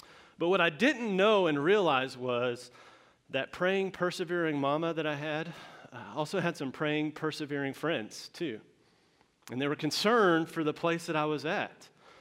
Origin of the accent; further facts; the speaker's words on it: Texas, United States; So I am from Texas, born and raised, whole life there.